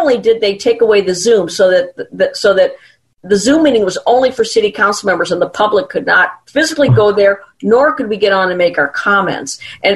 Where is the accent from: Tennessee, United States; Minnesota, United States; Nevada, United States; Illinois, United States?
Illinois, United States; Chicago; I was raised in Chicago with the big machine, you know, the Richard Daley machine.